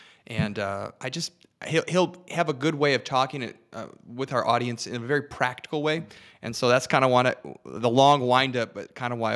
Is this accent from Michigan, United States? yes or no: yes; Detroit, Michigan, United States; This town is going crazy, and you know I'm from Detroit, so I could really care less.